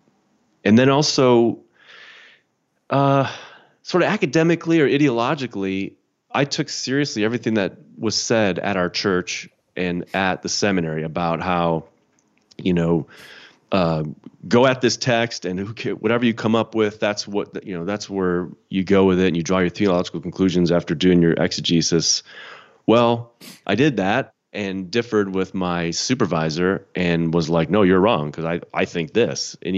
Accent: Chicago, Illinois, United States; I'm from Chicago, grew up in the Chicago suburbs.

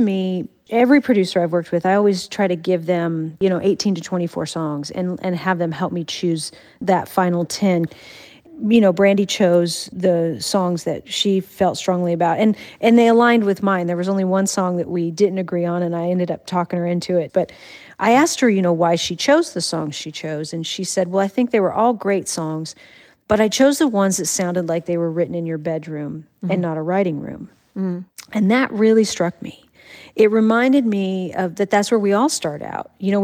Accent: Morton, Washington, United States; I feel so lucky to grow up where I grew up. I think Morton was about a 1,000-person town.

